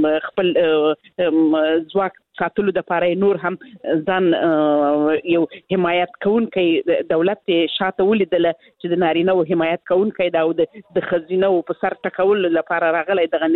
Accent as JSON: {"language": "Pashto", "region": "Helmand", "country": "Afghanistan", "said": "یعنی زه خپل د هلمند ولایت څخه یم"}